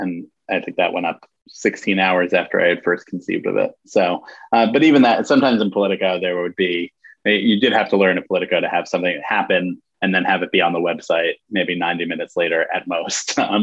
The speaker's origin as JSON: {"language": "English", "region": "New York", "country": "United States", "tie": "born or raised there", "said": "And I grew up in New York and thinking about all this stuff. It just felt weird to be away from it."}